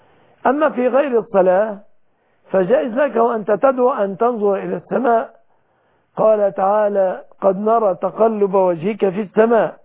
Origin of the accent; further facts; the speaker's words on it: Egypt; أن يحفظ بلادنا مصر وسائر بلاد